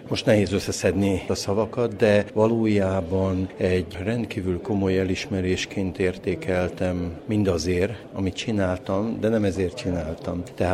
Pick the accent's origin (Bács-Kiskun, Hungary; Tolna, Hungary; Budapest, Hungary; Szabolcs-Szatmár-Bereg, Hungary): Budapest, Hungary; gyerekkoromat én Budapesten éltem le, tehát Erdélyről csak meseszerű képeket őriztem magamban